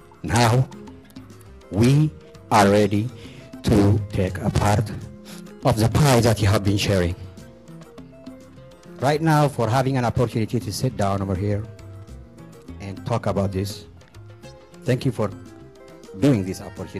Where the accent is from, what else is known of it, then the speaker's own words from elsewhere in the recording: Eritrea; Again, I'm from Eritrea.